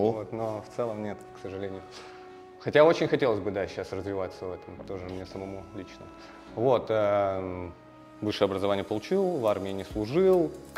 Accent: Izhevsk, Udmurtia, Russia; born there; Я родился в Ижевске в 89 году.

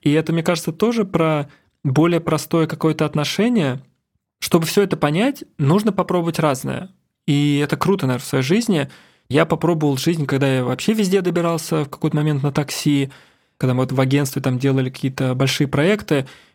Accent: Ramenskoye, Moscow Oblast, Russia; я сам из Раменского, из Московской области

